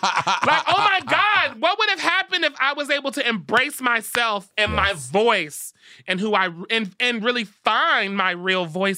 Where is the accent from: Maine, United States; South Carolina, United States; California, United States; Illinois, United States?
California, United States; Compton; And I grew up in Compton. It's a little hood, you know what I'm saying?